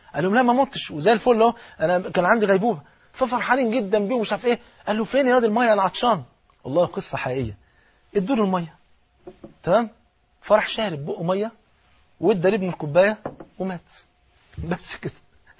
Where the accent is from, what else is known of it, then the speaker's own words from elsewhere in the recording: Egypt; زي بيقولوا كده المثل البلد عندنا في مصر